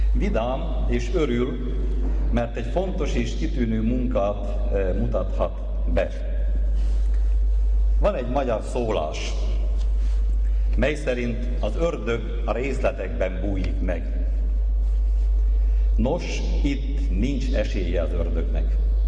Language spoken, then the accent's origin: Hungarian; Baraca, Borsod-Abaúj-Zemplén, Hungary; Baraca pedig cigányfalu lesz. Eme beteljesedő jóslatnak az árnyékában nőttem fel magam is.